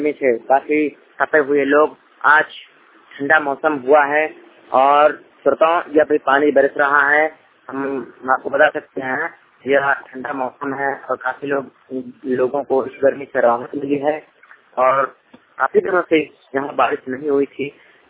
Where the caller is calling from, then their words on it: Jamu, Uttar Pradesh, India; जिला उत्तर प्रदेश से। श्रोताओं, आज हमारे गांव जामू में